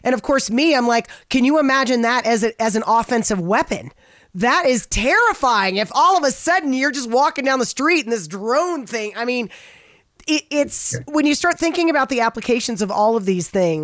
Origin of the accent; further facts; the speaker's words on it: Florida, United States; I am from Florida, where more than people would like to tell you, people playing sports drop dead of heat exhaustion.